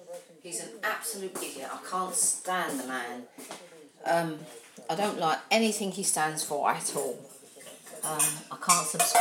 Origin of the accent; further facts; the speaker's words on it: England, United Kingdom; Well, we're English, you know. We rule the world.